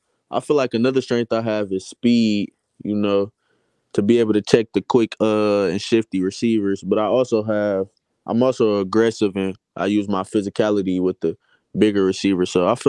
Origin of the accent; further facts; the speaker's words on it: Detroit, Michigan, United States; Yeah, I grew up in Detroit, Michigan.